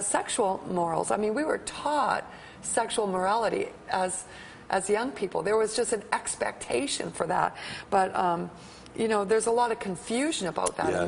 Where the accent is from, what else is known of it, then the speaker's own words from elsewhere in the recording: Canada; the place that I grew up in Canada, which was a number of years ago, 50 years ago or so, there was a sense of safety